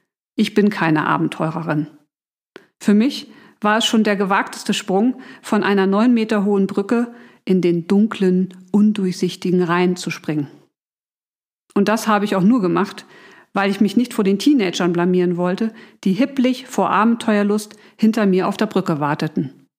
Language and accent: German; Hamburg, Germany; Ich bin waschechte Hamburgerin, Autorin, Mutter und Gründerin.